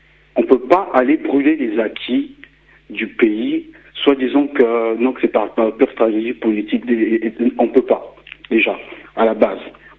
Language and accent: French; Togo; la situation qui se passe chez nous au Togo